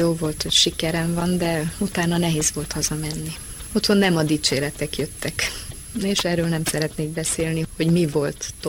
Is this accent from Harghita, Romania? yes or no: no; Reghin, Mureș County, Romania; elsősorban nem tudnék megszakadni Erdélytől. Ettől a kis szülővárosomtól, Régentől